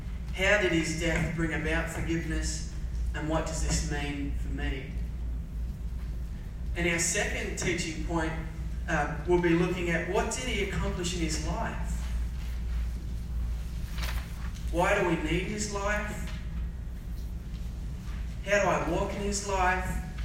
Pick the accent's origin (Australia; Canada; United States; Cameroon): Australia; Smithton, Tasmania; I'm from the little town called Smithton up the top left corner. I grew up on a dairy farm, milking lots and lots of cows, not by hand.